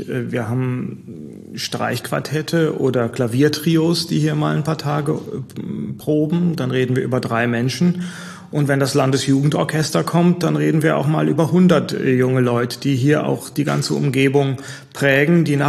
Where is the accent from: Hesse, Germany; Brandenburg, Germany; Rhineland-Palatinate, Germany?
Hesse, Germany; also born or lived in Freiburg; aufgewachsen im Taunus.